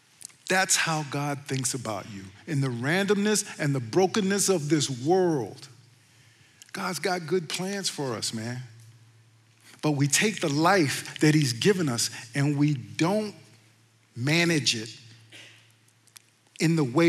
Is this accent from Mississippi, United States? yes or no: yes; Hattiesburg, Mississippi, United States; I grew up in Hattiesburg, Mississippi, 60 miles from the Gulf of Mexico.